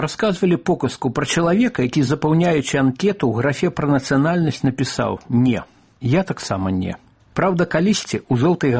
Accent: Polotsk, Vitebsk Region, Belarus; полацкіх габрэяў, сярод якіх я рос, і нават спасцігаў азы ідышу, на якім у нашай частцы Полацку, асабліва вечарамі на лавачках, гаварыла тады бальшыня жыхароў.

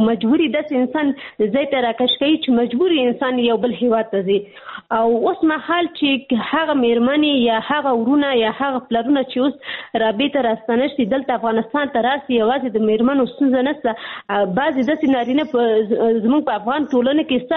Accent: Pakistan; ځکه چې زه په پاکستان کې پیدا شوی یم، هلته مې ژوند تیر کړی، تر لسنس پورې ما درس ویلي

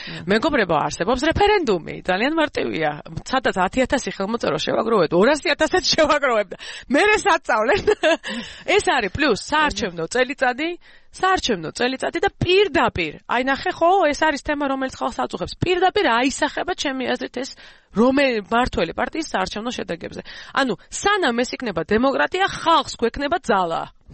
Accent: Guria, Georgia; მე გურული ვარ მე თვითონ.

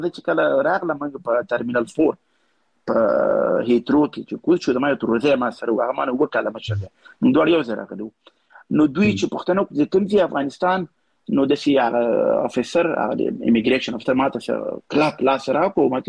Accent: Pakistan; moved away as an adult; also born or lived in Kabul, Afghanistan; now in England, United Kingdom; زه خپل مخ اصلا د کونړ یو مګرم زه بیا په کابل کې زیږیدل یم. بیا د ستالور کال په عمر کې موږ راغلو پاکستان ته. بیا پاکستان کې تقریبا 30 کال کم وخت مول ته خپل تیر کو. بیا غنور سره راغلم انګلستان ته.

